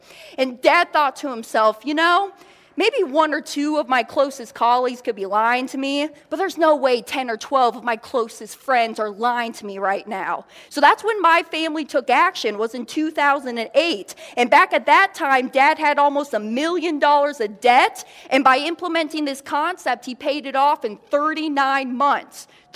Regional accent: Kansas City, United States; now in Daytona Beach, United States; Actually, we're based out of Florida. I live in Daytona Beach. I grew up in the Kansas City area.

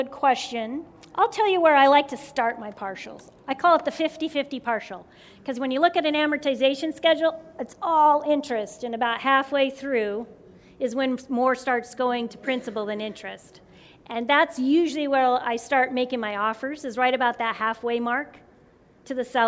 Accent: Washington, United States; He was from Wisconsin, I was from Washington State.

